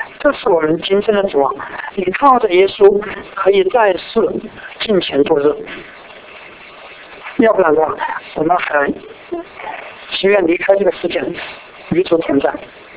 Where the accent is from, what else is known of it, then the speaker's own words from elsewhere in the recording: China; 这边提到四个凡事，我们中国人喜欢用数字来总结这个口号